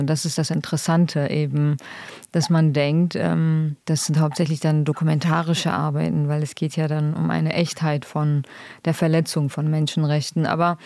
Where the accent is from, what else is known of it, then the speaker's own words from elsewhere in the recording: Kurdistan Region, Iraq; German is a second language; now in Germany; Ich als Kurdin bin ja 96 nach Deutschland gekommen, aus dem irakischen Teil